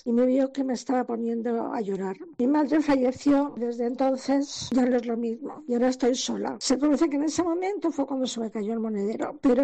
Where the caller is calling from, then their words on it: Madrid, Community of Madrid, Spain; de Madrid. Lo primero, feliz año. Os oigo todas las noches, todas, todas, todas. Vivo en el centro, en el barrio de las letras.